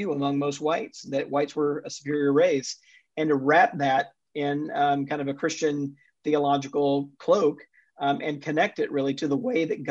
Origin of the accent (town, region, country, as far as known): Jackson, Mississippi, United States; born or raised there